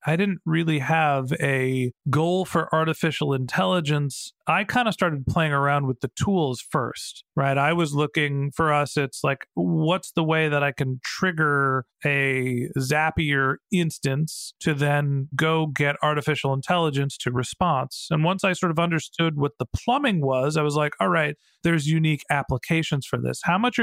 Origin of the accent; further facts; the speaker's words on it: Burlingame, California, United States; It's a San Francisco Bay Area. It's actually started in my hometown, Burlingame here.